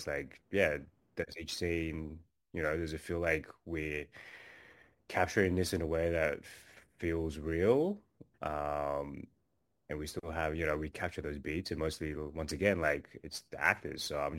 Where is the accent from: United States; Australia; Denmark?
Australia; I grew up in Australia, of course